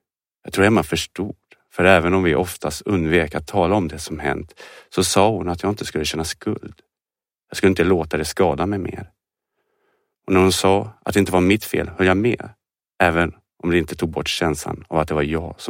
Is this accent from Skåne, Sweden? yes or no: yes; Malmö, Skåne, Sweden; bara en etta bland 70-talshusen i Malmös södra entré, Holma. En stadsdel jag kände till allt för väl. Det var där jag växte upp. Och för nästan 10 år sedan flyttade jag därifrån. Men jag kom tillbaka.